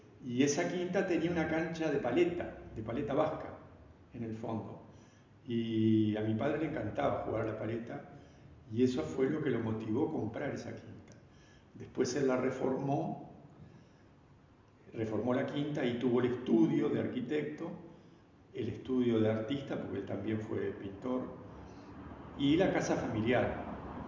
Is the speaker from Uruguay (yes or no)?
yes; Montevideo, Uruguay; born there; donde yo nací, ¿Y cuál fue? Bellavista, el barrio Bellavista en el Reducto, que era la vieja estación de trenes Bellavista.